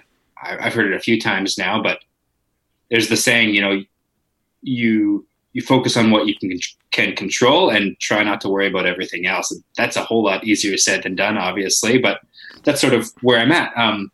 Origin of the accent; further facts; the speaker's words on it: Manitoba, Canada; So, I grew up in Manitoba.